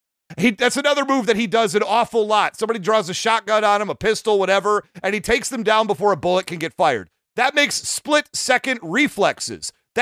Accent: United States; I pronounce the H in herbs because I'm an American and there's an H in that word.

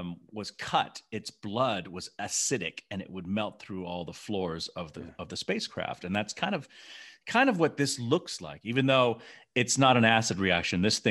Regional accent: Memphis, Tennessee, United States; growing up in Memphis, Tennessee, I took martial arts from the same teacher who taught … Master Kong Ri.

